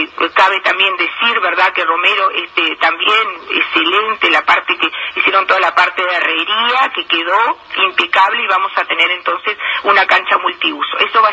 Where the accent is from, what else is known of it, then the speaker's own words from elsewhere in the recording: Tacuarembó, Uruguay; yo soy de Tacuarembó, y me envían fotos de que están ensayando.